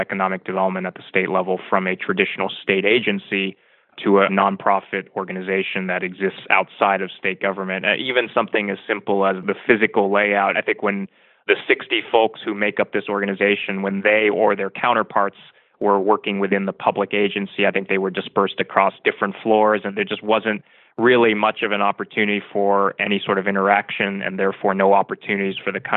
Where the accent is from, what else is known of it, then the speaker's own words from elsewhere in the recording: Ohio, United States; Growing up in Ohio, a lot of people I knew vacationed in the Outer Banks of North Carolina